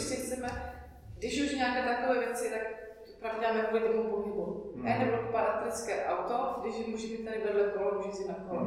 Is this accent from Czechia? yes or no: yes; Orlová, Moravian-Silesian Region, Czechia; now in Ostrava, Czechia; protože jsem vlastně z Orlova, kde byla Antuková dráha zarostla trávou